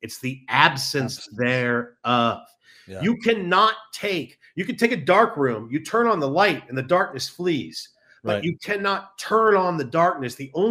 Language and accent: English; San Pedro, California, United States; I grew up in San Pedro. And one of my neighbors was … He lived down the road from where my dad lives still right now.